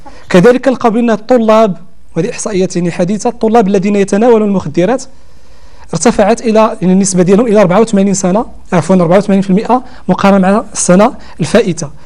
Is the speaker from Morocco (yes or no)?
yes; Morocco; هذه الفئة الكبيرة اللي عندنا في المغرب ديال 70%